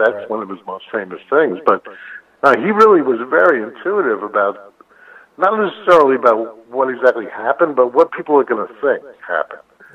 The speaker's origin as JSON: {"language": "English", "country": "United States", "lives_now": "Brooklyn, United States", "said": "Well, I mean, I'm an American, you know."}